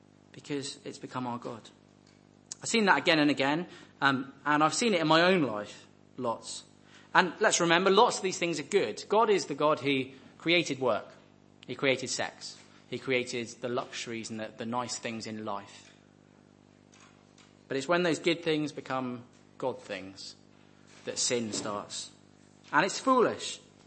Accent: Wales, United Kingdom; I'm from Wales. I know that experience.

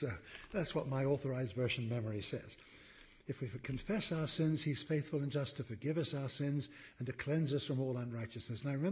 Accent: England, United Kingdom; And then I thought, being rather English, I thought, I don't want to just yell out, help.

